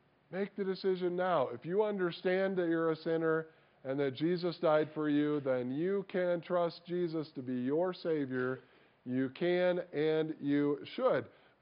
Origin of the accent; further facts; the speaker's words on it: Illinois, United States; I grew up in Illinois. We actually had earthquakes in Illinois.